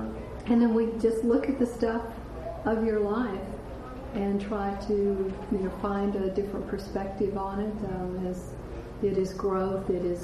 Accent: Dallas, Texas, United States; also born or lived in Topeka / Houston / Tennessee / San Antonio; now in Austin, United States; Grew up in Houston for 7 years, 1 year in Tennessee, 3 years in San Antonio, and then to Dallas till I left for college.

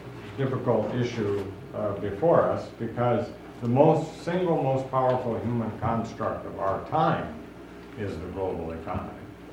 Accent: New Mexico, United States; I'm from New Mexico.

